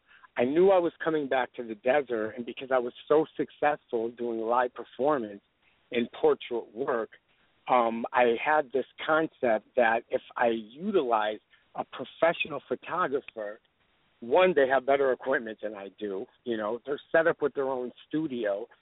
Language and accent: English; Bristol, Connecticut, United States; now in Coachella Valley, United States; I'm a professional working artist here in the Coachella Valley. I was born and raised in Bristol, Connecticut.